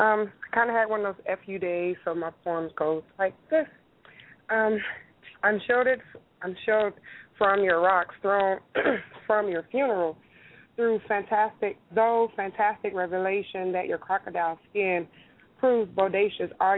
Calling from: Houston, Texas, United States; I'm calling from Houston.

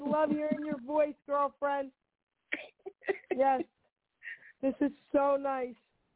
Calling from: New Jersey, United States; I'm calling from New Jersey.

